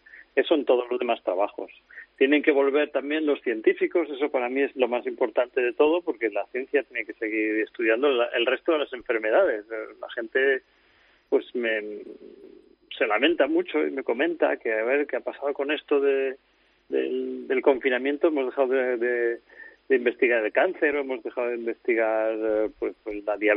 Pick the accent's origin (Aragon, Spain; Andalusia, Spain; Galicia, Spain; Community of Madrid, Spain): Community of Madrid, Spain; Madrid; Aunque soy de Madrid